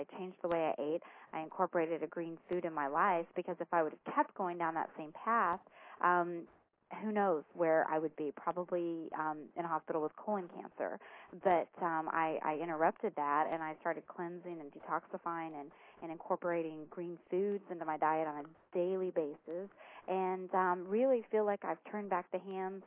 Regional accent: Texas, United States; And so coming from, I'm from Texas, and so meat was very big.

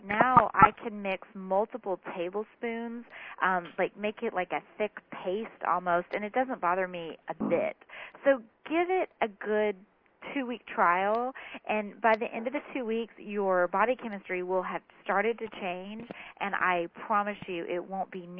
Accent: Texas, United States; You know, I was from Texas and I was eating meat and potatoes and ham and sausage and everything

